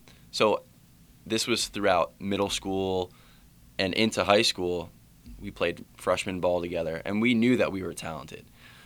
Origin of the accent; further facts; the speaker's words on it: Somerville, New Jersey, United States; also born or lived in New Brunswick; So I was born in New Brunswick, New Jersey. I was there until I was 4 years old. And after that, I moved to Somerville.